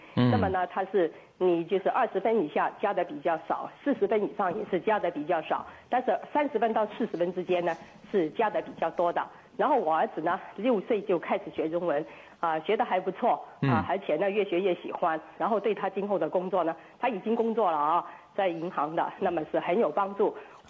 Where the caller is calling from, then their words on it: Melbourne, Victoria, Australia; 我是墨尔本的，我也是中文老师。